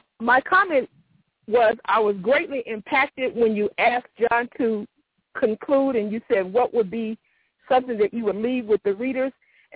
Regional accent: Chicago, Illinois, United States; from Chicago.

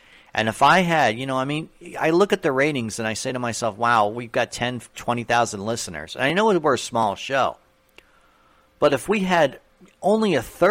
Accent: New York, United States; I grew up in New York.

